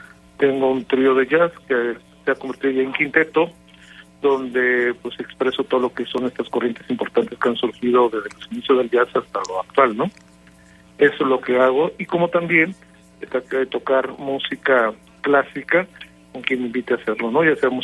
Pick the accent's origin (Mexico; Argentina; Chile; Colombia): Mexico; Tamaulipas; donde yo vengo de Tamaulipas, ahí llega Santa Claus